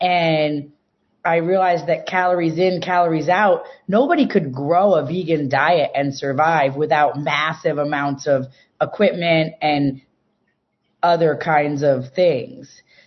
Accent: Ithaca, New York, United States; I went to Cal Arts. I grew up in Ithaca, New York.

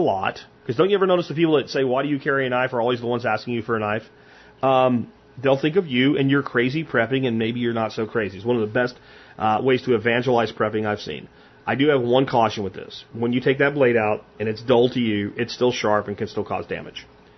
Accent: Jacksonville, Florida, United States; I grew up in Jacksonville. But as a kid, Jacksonville was a lot smaller of a place than it is today as far as its development.

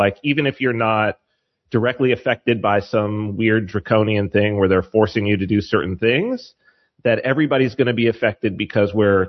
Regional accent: San Bernardino, California, United States; also born or lived in New Hampshire; And the city that I'm from, San Bernardino, it's an older city. It's a little more conservative, certainly, than

